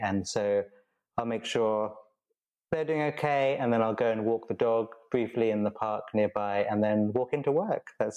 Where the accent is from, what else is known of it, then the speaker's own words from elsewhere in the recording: London, United Kingdom; now in Glasgow, United Kingdom; So I grew up in southwest London, but now actually live in Glasgow in Scotland. Left London about 7 years ago.